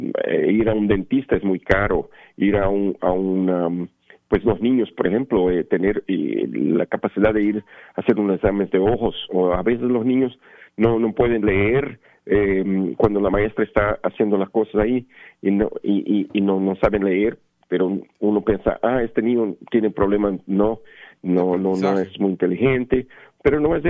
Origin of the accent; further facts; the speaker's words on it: Brazil; yo por ejemplo soy brasileño